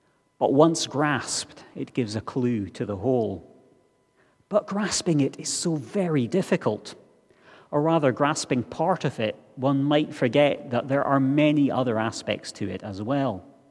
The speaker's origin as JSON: {"language": "English", "town": "Tain", "region": "Scotland", "country": "United Kingdom", "tie": "born or raised there", "said": "about 15 miles by road from where I grew up in Tain."}